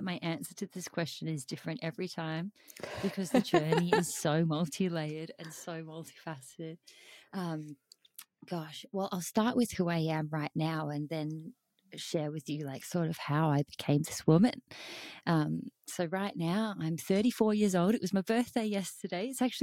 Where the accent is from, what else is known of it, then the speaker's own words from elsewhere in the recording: Perth, Western Australia, Australia; also born or lived in New Zealand; So I'm 34 years old. I am an Aussie gal. I was born and raised in Perth, Australia. I've just spent the last 3 years living in New Zealand.